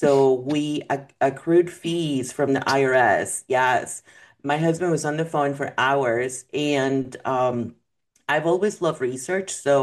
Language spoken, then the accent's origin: English; Mexico; So I grew up in Mexico and I went to private school. I went to a private Catholic school